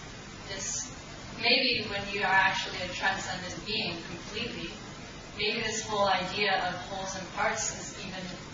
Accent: Canada; I'm from Canada.

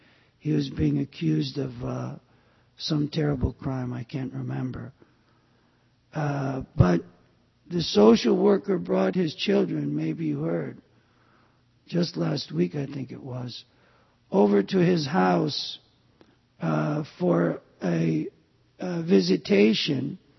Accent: Illinois, United States; Don't take offense. I'm from the Midwest also. I'm from Illinois.

